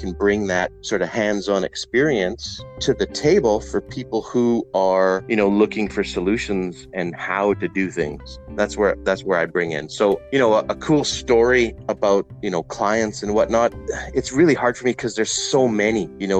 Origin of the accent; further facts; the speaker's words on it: Vancouver, British Columbia, Canada; I grew up in East Van, and I'm out in the front of my house there. And I used to live at, I don't know, 34th and Gladstone.